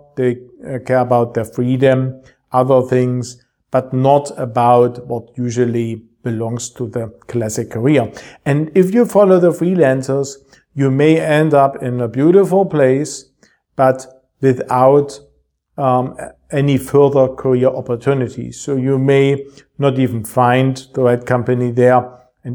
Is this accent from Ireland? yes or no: no; Germany; English is a second language; It just happened in my hometown a few weeks ago. Major bridge just crashed. And this is the Germany of 2024.